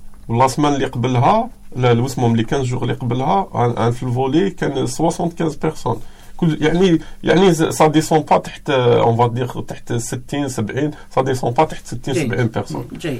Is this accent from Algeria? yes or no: yes; Algeria; هذه عندنا في الجزائر؟